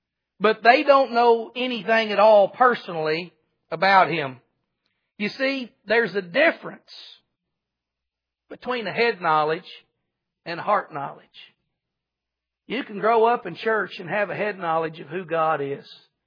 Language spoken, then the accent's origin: English; Greenwood, Arkansas, United States; now in Van Buren, United States; Lord, why am I in Van Buren, Arkansas? I grew up in Greenwood. Why can't I go back to Greenwood?